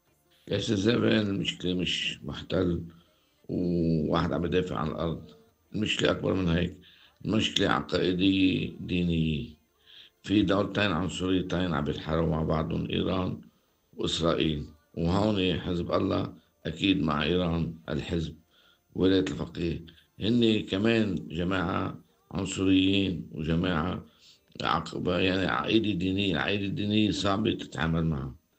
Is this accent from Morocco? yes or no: no; Lebanon; نحن كشعب لبناني عم نروح فرق عملي